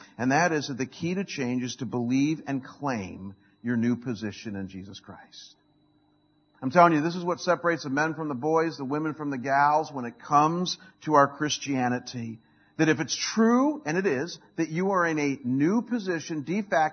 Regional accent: United States; probably just because I'm American and I'm short, is my weight.

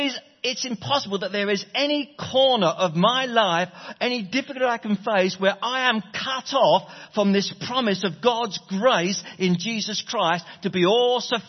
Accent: Brixton, London, United Kingdom; I grew up in South London. I went to a comp in South London, 2,200 boys.

